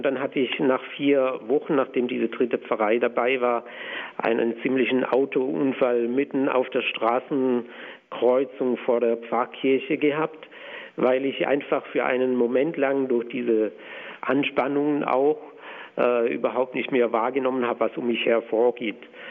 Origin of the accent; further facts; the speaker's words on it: Waldkirch, Baden-Württemberg, Germany; wurde ich am 6. Oktober 1991 in meiner Heimatgemeinde in Waldkirch bei Waldshut mit 2 weiteren Mitbrüdern zum Priester geweiht.